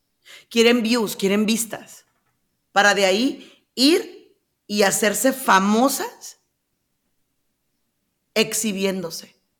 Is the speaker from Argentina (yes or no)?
no; Mexico; específicamente en mi país, en México.